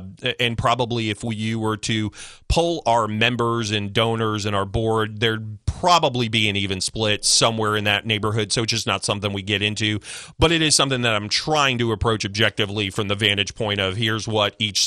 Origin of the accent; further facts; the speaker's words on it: Connecticut, United States; I grew up in Connecticut.